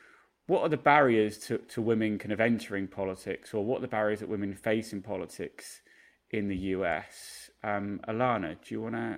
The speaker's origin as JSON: {"language": "English", "country": "United Kingdom", "moved": "as an adult", "lives_now": "United States", "said": "I'm a British journalist living and working in America"}